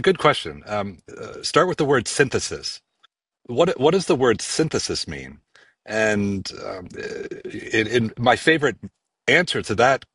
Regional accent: Pennsylvania, United States; I grew up in Pennsylvania, and like the cliche of a kid who likes to build stuff works for me.

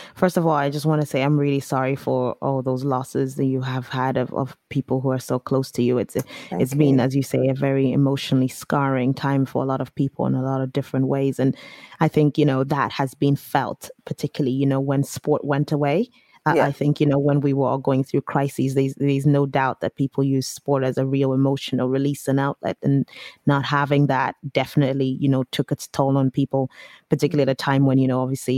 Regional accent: United Kingdom; We too, as Brits, proud, I don't know, or feel awkward.

